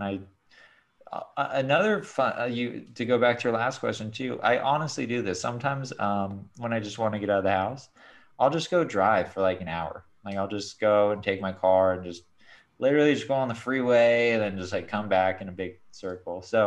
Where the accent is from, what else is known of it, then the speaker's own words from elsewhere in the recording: San Clemente, California, United States; But growing up in San Clemente, I think amplified that a little bit. Because it's a very affluent neighborhood. It's like near Laguna Beach.